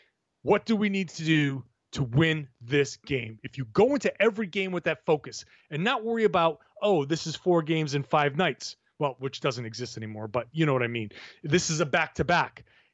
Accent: Newport, Rhode Island, United States; These guys are going to be down in Newport, Rhode Island, my home state

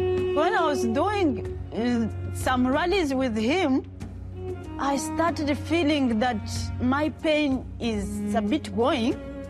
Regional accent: Eastern Province, Rwanda; I grew up in East Province of Rwanda. I had a family with 10 kids, a lovely mom and a lovely dad.

